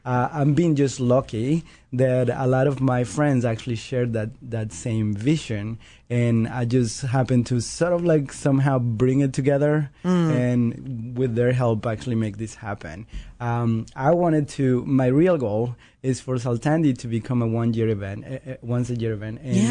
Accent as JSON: {"language": "English", "town": "Bogota", "region": "Bogotá", "country": "Colombia", "said": "I'm from Colombia, from Bogota"}